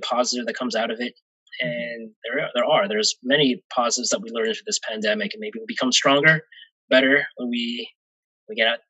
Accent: New Orleans, Louisiana, United States; also born or lived in Texas; I like to say I grew up in New Orleans. I mean, I was born in Texas, but I lived here since I was five, moved from other different places, but I like to say that I grew up in New Orleans.

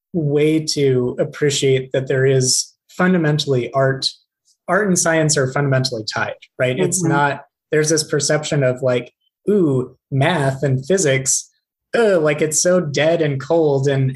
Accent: Tucson, Arizona, United States; I grew up in Tucson. I didn't know optics was a thing until freshman year.

